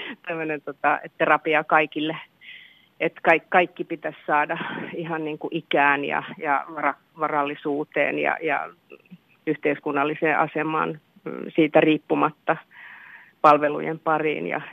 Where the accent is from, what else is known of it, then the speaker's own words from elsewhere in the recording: Helsinki, Uusimaa, Finland; mä oon syntyisin Kalliosta. Mä oon hyvin rososesta miljöistä kotoisin, yhteisöstä, jossa tämmöiset ongelmat oli ihan joka päivässä. Mä oon nähnyt lapsena tosi paljon kaikenlaista.